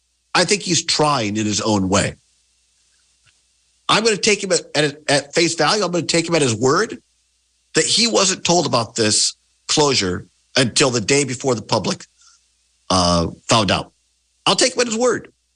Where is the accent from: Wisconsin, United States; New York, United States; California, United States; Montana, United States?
Wisconsin, United States; Richland Center; we are here at the WRCE studios in Richland Center, my hometown, here over the weekend.